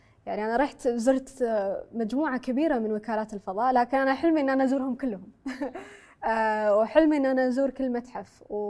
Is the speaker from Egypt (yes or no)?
no; Kuwait; كان على المناهج اللي عندنا بالكويت